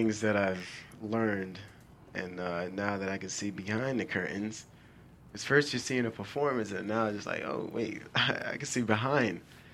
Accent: Haiti; first language Haitian Creole; English is a second language; They're from Haiti. Okay. Haiti, yeah. Yes, and I speak the language fluently. That's my first language.

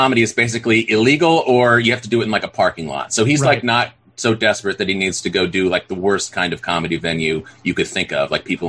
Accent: Ohio, United States; I'm from Northeast Ohio.

